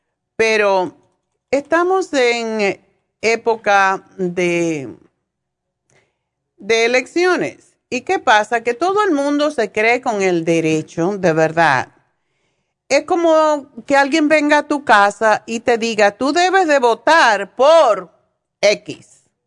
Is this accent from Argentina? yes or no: no; Spain; now in United States; cuando vine de España